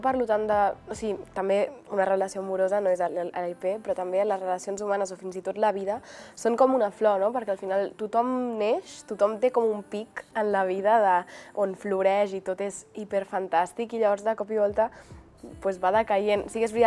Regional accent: Barcelona, Catalonia, Spain; que soc del Poble Nou de Barcelona de tota la vida.

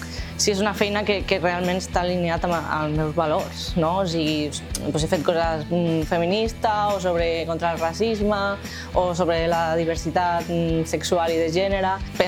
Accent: Esplugues de Llobregat, Catalonia, Spain; Jo sóc d'Esplugues i bueno, tinc un mural allà i no tenen moltes coses.

